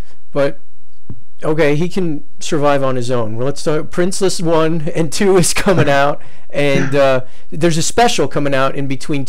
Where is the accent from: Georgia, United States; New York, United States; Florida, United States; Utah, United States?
New York, United States; I'm from New York originally, in New Jersey, and I haven't been to that con yet.